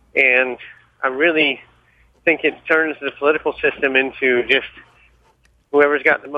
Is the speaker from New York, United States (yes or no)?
no; Washington, District of Columbia, United States; I grew up in Washington, D.C., so I was always very informed of the issues.